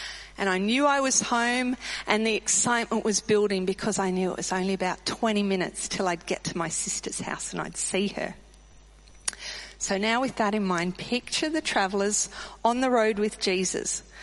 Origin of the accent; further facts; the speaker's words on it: Canberra, Australian Capital Territory, Australia; Now, I grew up in Canberra, and it was back in the day of scrounging at the tip.